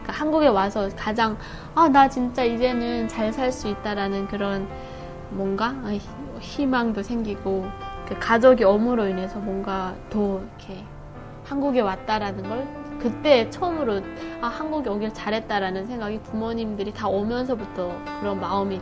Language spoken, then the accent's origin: Korean; North Korea; moved away as an adult; now in South Korea; 방학에 잠깐 원투맨 그냥 다 데리고 탈북을 했죠.